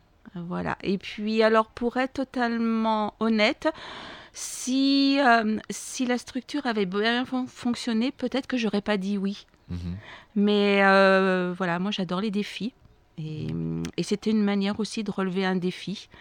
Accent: Lyon, Auvergne-Rhône-Alpes, France; Alors, moi, je ne suis pas née en Limousin. Je suis lyonnaise. Et ma maman, voilà, nous a traînés dans ses valises en déménageant de Lyon à Thonon-les-Bains

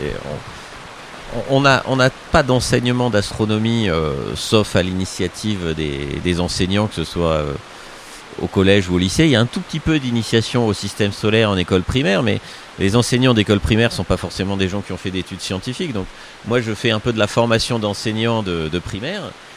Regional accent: Marseille, Provence-Alpes-Côte d'Azur, France; Alors j'ai habité Marseille, ça s'entend pas, mais je suis né à Marseille.

